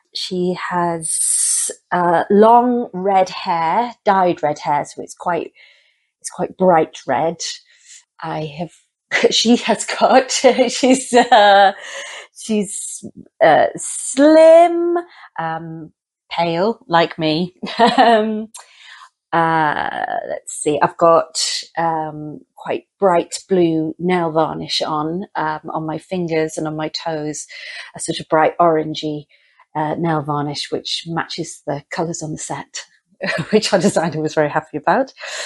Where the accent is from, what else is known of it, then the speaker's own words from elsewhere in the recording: Wales, United Kingdom; I'm she, her pronouns. I am white Welsh. I'm quite pale. With freckles from time to time, and I don't have a visible disability. I'm Welsh, North Walian, from Brill.